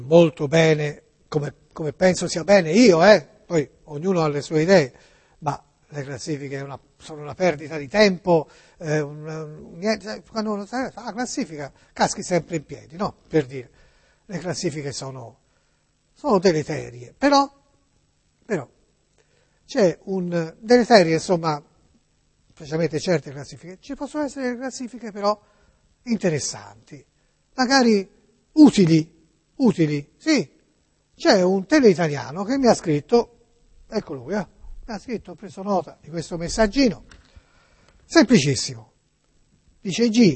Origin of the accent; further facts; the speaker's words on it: Florence, Tuscany, Italy; Sì, io sono di Firenze